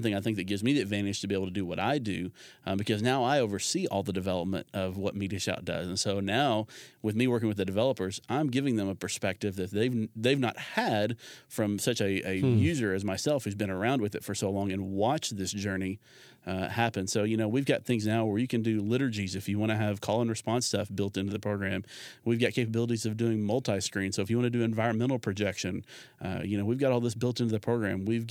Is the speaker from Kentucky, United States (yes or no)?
yes; Kentucky, United States; Well, I grew up in Kentucky, so I completely understand the ice and the hills and all that.